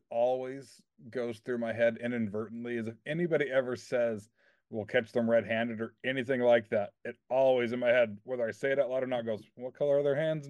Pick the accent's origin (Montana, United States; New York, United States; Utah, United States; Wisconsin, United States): Utah, United States; now in Los Angeles, United States; I grew up in Utah before moving to Los Angeles